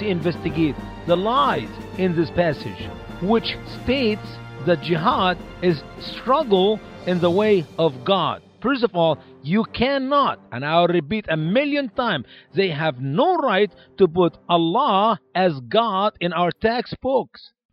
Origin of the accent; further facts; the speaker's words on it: Egypt; But they came all the way from Saudi Arabia to Egypt. They took over my home country by war. They conquered our land.